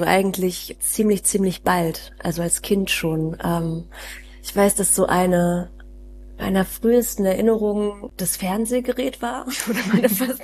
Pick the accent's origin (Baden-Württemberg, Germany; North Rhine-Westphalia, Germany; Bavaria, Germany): North Rhine-Westphalia, Germany; Solingen; also born or lived in Königswinter; Die meiste Zeit meiner Kindheit habe ich in Solingen verbracht und dann war ich 2 Jahre in Königswinter